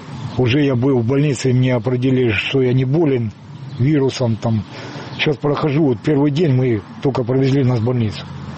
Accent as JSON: {"language": "Russian", "country": "Ukraine", "said": "Моя родина Украина, я с Украины."}